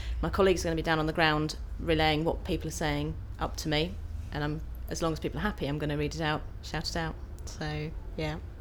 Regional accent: Epsom, South East England, United Kingdom; I'm 35 years old, and I'm from Epsom in Surrey.

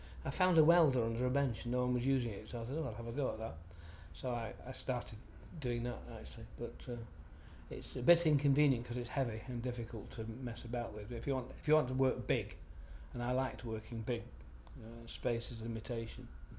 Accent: Stockport, North West England, United Kingdom; I'm 71 and from Stockport.

